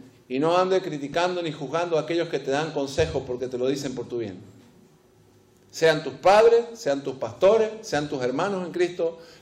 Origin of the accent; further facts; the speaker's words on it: Argentina; yo soy argentino.